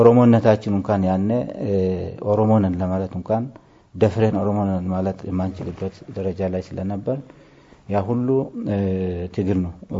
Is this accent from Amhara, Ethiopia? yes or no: no; Oromia, Ethiopia; እንደዚህ ሰልፍ ምናምን ሳይሆን እኔ ኦሮሞ ነኝ ብዬ ለማናገርም የሚያስፈራበት ጊዜ ነበር።